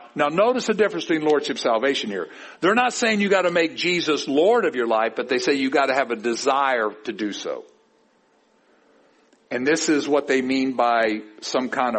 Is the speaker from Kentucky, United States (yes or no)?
yes; Kentucky, United States; I'm from Kentucky, and I'm not that smart